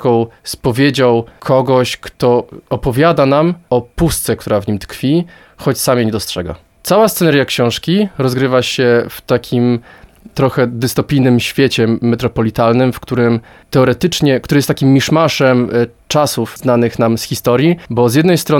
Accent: Suwałki, Podlaskie Voivodeship, Poland; pochodzę z Suwałk

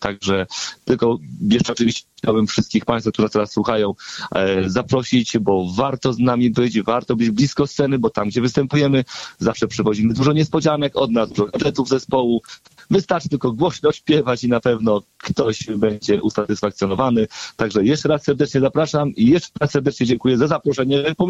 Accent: Zamość, Lublin Voivodeship, Poland; My jesteśmy z Zamościa, także cały ten wschód musimy na górę przyjechać.

